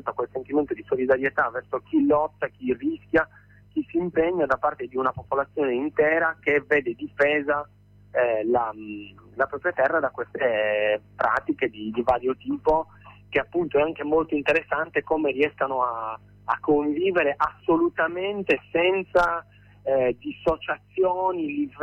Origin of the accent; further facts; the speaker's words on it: Sardinia, Italy; discolpare la Sardegna solo perché ci vivo, è della mia terra